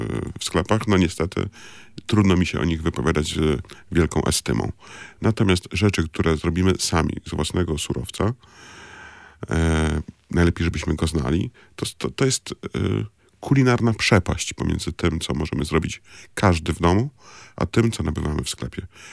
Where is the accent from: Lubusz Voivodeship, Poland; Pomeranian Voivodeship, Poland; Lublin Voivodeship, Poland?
Pomeranian Voivodeship, Poland; sam pochodzę z Kociewia.